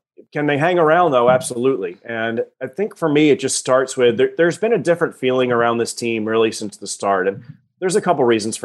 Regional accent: Philadelphia, Pennsylvania, United States; Philly suburbs. And I worked in the Flyers PR department actually for 8 seasons before I moved out here.

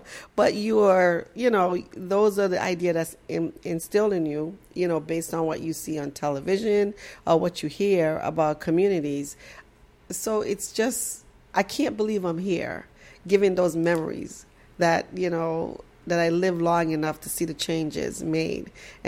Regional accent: Boston, Massachusetts, United States; I grew up in Boston in the 70s, and it was a challenging time. You know, Boston is very segregated.

